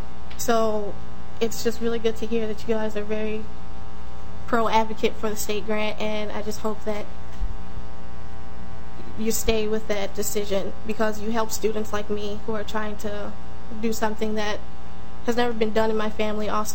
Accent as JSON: {"language": "English", "town": "Minneapolis", "region": "Minnesota", "country": "United States", "tie": "born or raised there", "said": "Pretty much my hometown is North Minneapolis, so I've been here a majority of my life. I was not born in the state, but raised here, lovely place."}